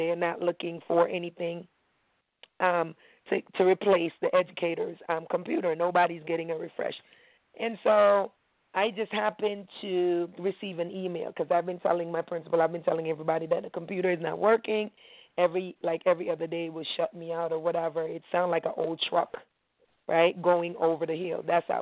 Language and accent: English; Maryland, United States; I'm from Maryland.